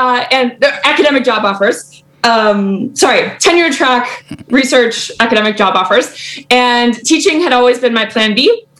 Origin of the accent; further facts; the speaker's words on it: United States; now in Canada; So I'm American. I grew up in the States. I did all my training in the States.